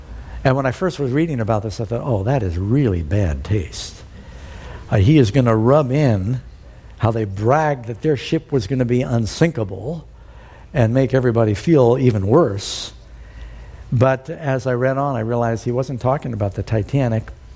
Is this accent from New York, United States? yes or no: yes; New York City, New York, United States; And growing up in New York City, it was very emotional for me